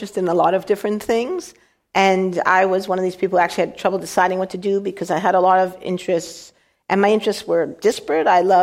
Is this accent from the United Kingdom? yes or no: no; United States; in the 1960s, growing up in the United States, if you were able to do science, you were strongly encouraged to do that.